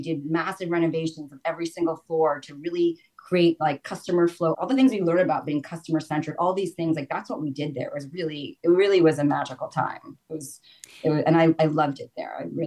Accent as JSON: {"language": "English", "region": "New York", "country": "United States", "said": "living in LA for a year as a New Yorker or a city person that's very global, it was like I felt like I needed to eject myself and go back to reality. So yeah, it was the perfect time. So yeah, so then I moved back to New York"}